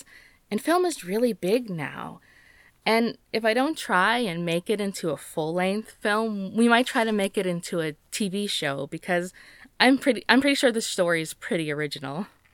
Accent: New Brunswick, Canada; I'm from Rosse, right? New Brunswick. So it's a pretty big deal if I can get it going.

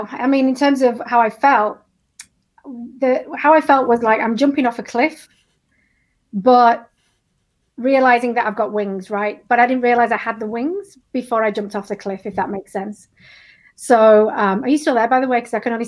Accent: Yorkshire and the Humber, United Kingdom; probably as you can tell by my accent, I'm actually a British. So I was actually born and bred in Yorkshire in England.

